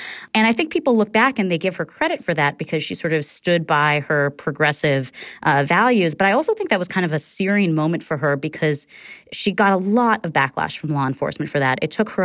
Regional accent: California, United States; I have to say, as a Californian, when I was listening to the attacks on the campaign trail, I kind of had to laugh

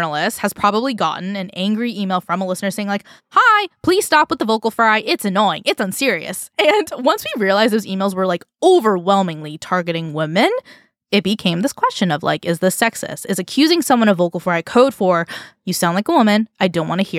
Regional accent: California, United States; accent: Valley Girl; I'm from Southern California, the birthplace of the Valley Girl accent. And I always notice non-California people speaking to me like this.

